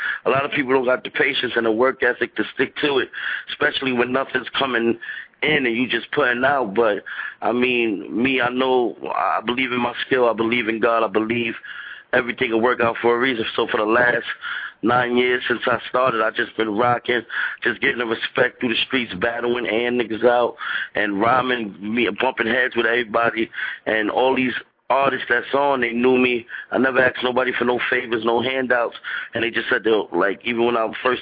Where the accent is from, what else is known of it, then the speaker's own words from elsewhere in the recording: Bronx, New York, United States; I'm glad somebody from the Bronx is doing it, and it's me